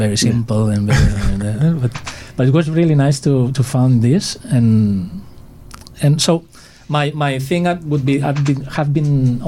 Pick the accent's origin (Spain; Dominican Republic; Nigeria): Spain; Barcelona, Catalonia; now in Los Angeles, United States; and raised in Barcelona, Spain. So, and I lived 1 year here in LA.